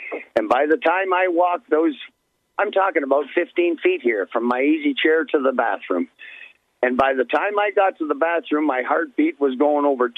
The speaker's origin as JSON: {"language": "English", "town": "Hamilton", "region": "Ontario", "country": "Canada", "tie": "born or raised there", "said": "That's the medical center of Canada, is Hamilton, Ontario, my hometown."}